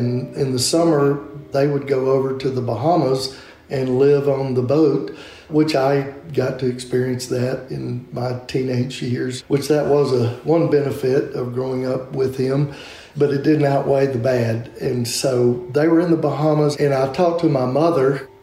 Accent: Mississippi, United States; And growing up in small town Mississippi, not going to church was kind of, you know, that was different.

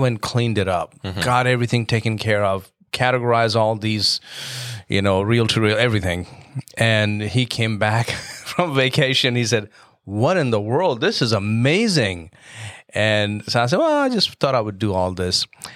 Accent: India; now in United States; Growing up in India

